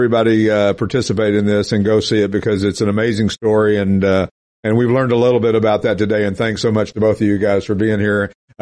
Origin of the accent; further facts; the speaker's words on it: Knoxville, Tennessee, United States; the girl knew I was from the South, from Knoxville.